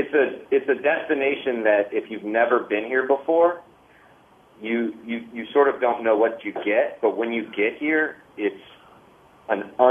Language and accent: English; New Orleans, Louisiana, United States; The food here is spectacular, and I'm from New Orleans, so me saying that should mean something.